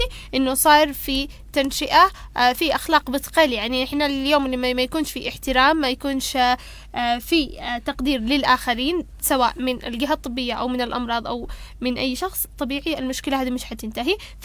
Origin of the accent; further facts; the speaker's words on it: Yemen; طبعا عدد الأطباء عندنا في اليمن يعتبر الآن وخاصة بعد الحرب يعني قليل